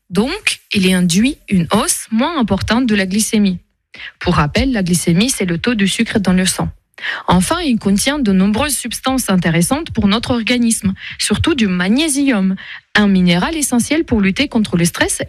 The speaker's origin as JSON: {"language": "French", "town": "Nancy", "region": "Grand Est", "country": "France", "said": "je suis de Nancy"}